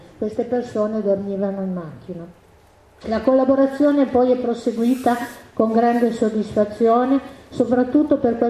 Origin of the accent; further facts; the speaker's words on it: Dormelletto, Piedmont, Italy; vengo da Dormelletto.